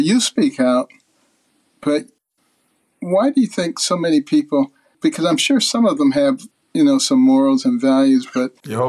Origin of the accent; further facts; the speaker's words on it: Detroit, Michigan, United States; also born or lived in Boston; I grew up in Detroit and Boston, Democrat strongholds.